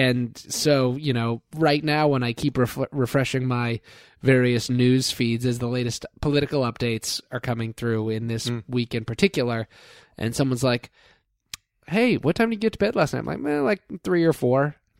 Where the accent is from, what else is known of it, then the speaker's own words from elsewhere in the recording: Canada; I've always been Canadian. Home and native land.